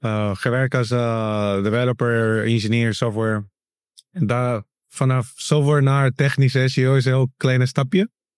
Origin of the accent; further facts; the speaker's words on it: Ecuador; now in Rotterdam, Netherlands; Ik kom uit Ecuador. Ik woon denk ik al 8 jaar in Nederland. Ik woon in Rotterdam